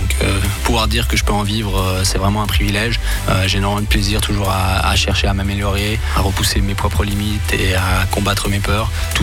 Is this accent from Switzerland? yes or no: yes; Geneva, Switzerland; Ça fait plaisir d'être reconnu à Genève, dans mon canton d'origine, là où j'ai grandi.